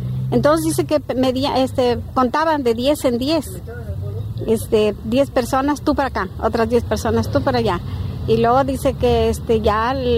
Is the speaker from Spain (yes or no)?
no; Morelos, Mexico; No me llegaban las cartas ni de porque somos de Morelos.